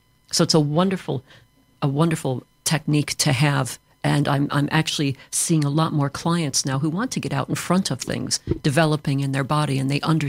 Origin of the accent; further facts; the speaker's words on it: United States; now in United Kingdom; growing up in the States like I did, it was something that you did every year